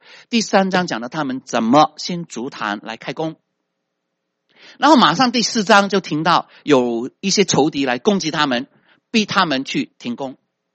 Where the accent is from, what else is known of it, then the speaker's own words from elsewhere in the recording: China; 但是这个不是我们中国人的一个一般的 practice 啊。我们去到一个地方先什么啊，找份工作，申请身份，然后呢开始买房子。